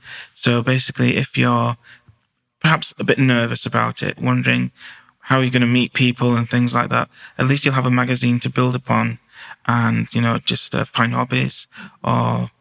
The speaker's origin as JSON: {"language": "English", "town": "Huddersfield", "region": "Yorkshire and the Humber", "country": "United Kingdom", "tie": "born or raised there", "said": "I was born in Huddersfield. I've lived in Huddersfield all my life."}